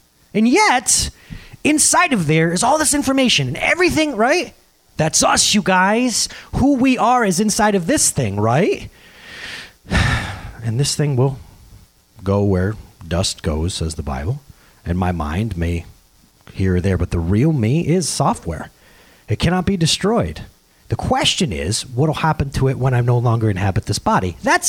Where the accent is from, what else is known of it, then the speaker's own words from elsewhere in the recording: Norwood, New York, United States; I chose at 17 years old in Norwood, New York. This is my hometown.